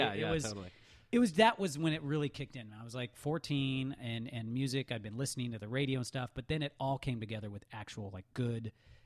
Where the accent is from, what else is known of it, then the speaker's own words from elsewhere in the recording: Iowa, United States; I grew up in Iowa, and we would just sit and listen to the radio all the time.